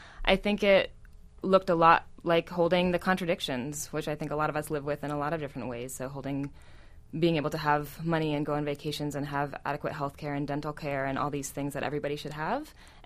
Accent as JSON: {"language": "English", "town": "New York City", "region": "New York", "country": "United States", "tie": "born or raised there", "said": "Yes, so I was raised Quaker here in New York City."}